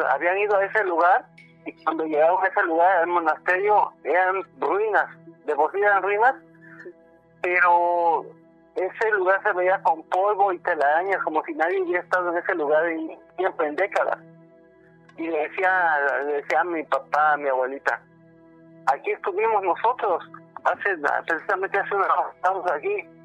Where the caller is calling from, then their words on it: Villahermosa, Tabasco, Mexico; Soy de aquí de Villahermosa.